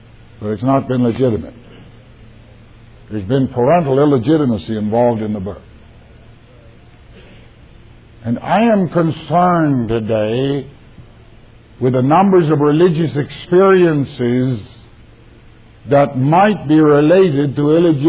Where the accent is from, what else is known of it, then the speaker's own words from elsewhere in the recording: Canada; I'm a Canadian.